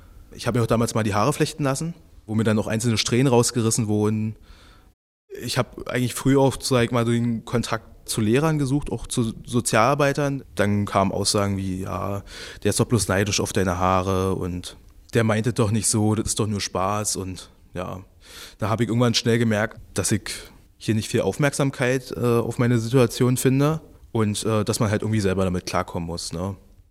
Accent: Fürstenwalde, Brandenburg, Germany; Ob ich dann einfach sage, hier aus Fürstenwalde.

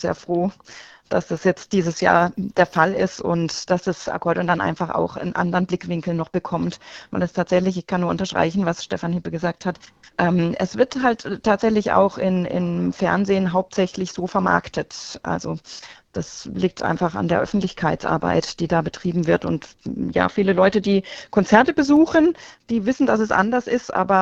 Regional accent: Freiburg, Baden-Württemberg, Germany; now in Stuttgart, Germany; Ich wohne ja mittlerweile in Stuttgart. Ich bin ursprünglich aus Freiburg

